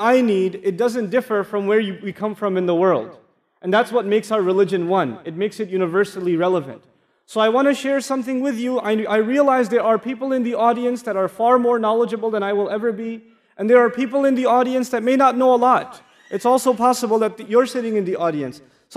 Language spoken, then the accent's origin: English; United States; I'm visiting here from the United States.